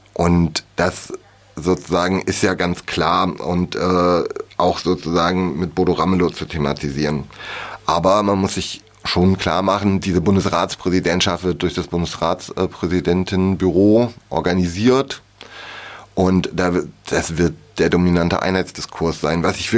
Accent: West Germany, Germany; Ich bin ja auch aus Westdeutschland.

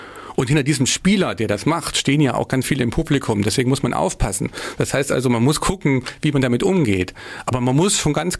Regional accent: East Germany, Germany; dass wir als Ostdeutsche, wir gehen ja auch ungern in Parteien

